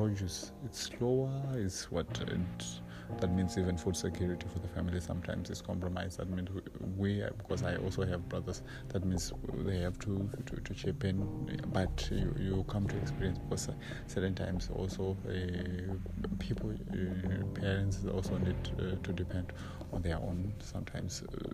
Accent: Masvingo, Zimbabwe; now in Harare, Zimbabwe; I come from Mashingo. That's, although I stay in Harare, that's where I reside. I come from Mashingo. Mashingo, it's when you look at agricultural regions, it's region 4

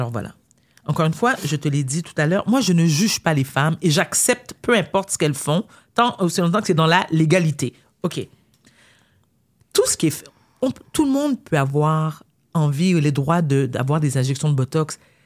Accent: Quebec, Canada; born there; parce que moi, j'adore le Québec. Je suis née au Québec.

